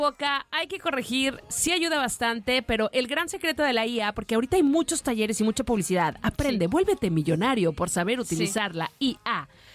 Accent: Baja California Sur, Mexico; ahora soy una historiadora de mi terruño sudcaliforniano.

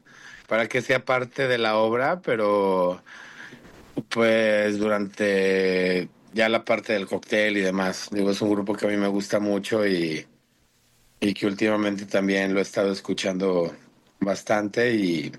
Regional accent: León, Guanajuato, Mexico; now in Austin, United States; del municipio de León, Guanajuato, de donde soy originario

